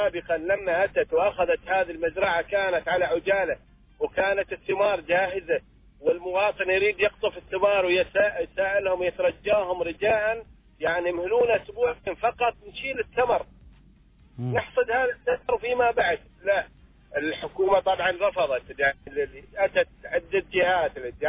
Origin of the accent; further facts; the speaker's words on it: Oman; البيوت هذه فوق بعضها بعض أخي، ونحن أسر عمانية